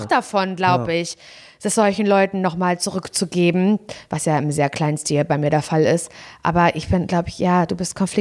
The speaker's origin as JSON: {"language": "German", "town": "Parchim", "region": "Mecklenburg-Vorpommern", "country": "Germany", "tie": "born or raised there", "said": "wenn ich im Parchim, in meiner Heimat, in der ich eigentlich gern bin, wieder zu Besuch bin"}